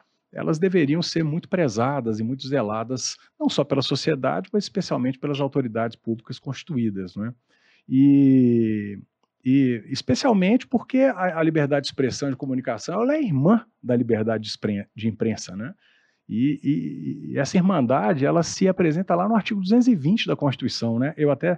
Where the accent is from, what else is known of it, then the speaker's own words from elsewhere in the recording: Minas Gerais, Brazil; e para nós também, né, que somos mineiros